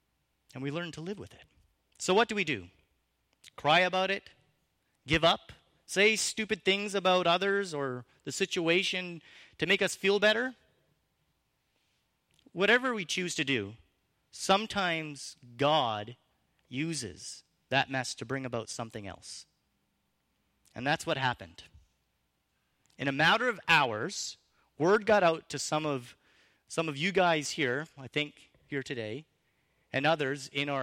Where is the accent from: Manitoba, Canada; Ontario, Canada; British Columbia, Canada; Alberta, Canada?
British Columbia, Canada; You know, we're from the Okanagan, and we're sort of, that's a normal thing for us.